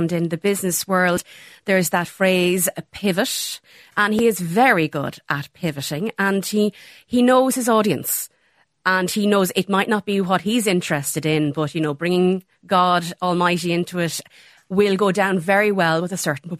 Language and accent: English; Ireland; And I find it, like, from this distance and, you know, watching it as an Irish citizen, I dare say, amusing at the moment